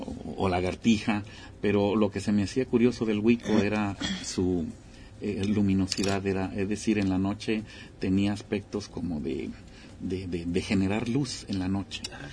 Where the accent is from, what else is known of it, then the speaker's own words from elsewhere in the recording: Sonora, Mexico; moved away; Yo me crié en Sonora y allá la variedad de lagartijas es otra, que aquí vine a conocer otras